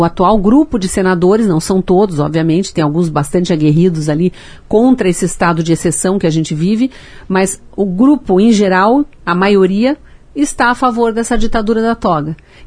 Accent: Curitiba, Paraná, Brazil; eu sou de Curitiba

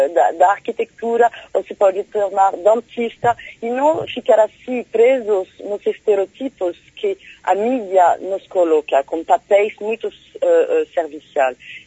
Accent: France; Portuguese is a second language; now in Brazil; eu, como negra, como francesa

